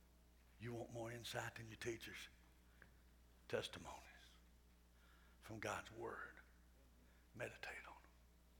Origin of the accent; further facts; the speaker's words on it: Rockmart, Georgia, United States; I can say that because I'm from Rockmart.